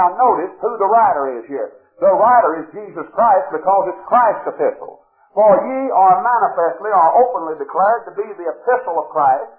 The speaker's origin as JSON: {"language": "English", "region": "Texas", "country": "United States", "said": "Being a Texan and a preacher, I've caught two-thirds of it."}